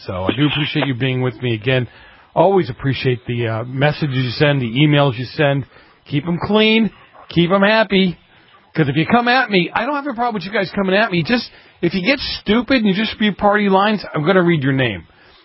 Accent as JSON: {"language": "English", "town": "Boston", "region": "Massachusetts", "country": "United States", "tie": "born or raised there", "said": "You know, I'm from Boston. I grew up in the city. I grew up in the city of Boston."}